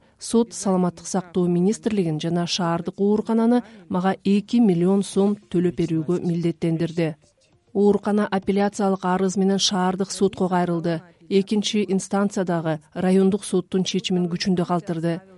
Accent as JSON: {"language": "Kyrgyz", "town": "Kyzyl-Kiya", "region": "Batken Region", "country": "Kyrgyzstan", "tie": "born or raised there", "said": "Менин кичи мекеним Кызылкыя шаарында"}